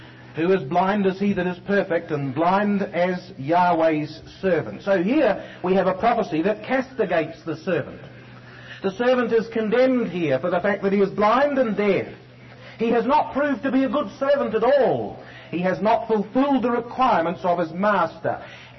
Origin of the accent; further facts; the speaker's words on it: New Zealand; I come from the southern part of the world. Worse still, I come from New Zealand.